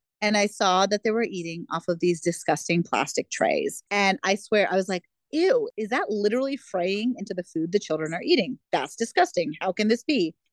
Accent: India; I'm using stainless steel because I'm Indian and is literally the material of choice for a billion people in India.

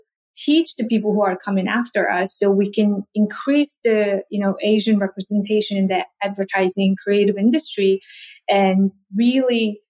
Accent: Mongolia; So growing up in Mongolia, I didn't get to eat a lot of fruit because it's just so expensive and we don't have a lot.

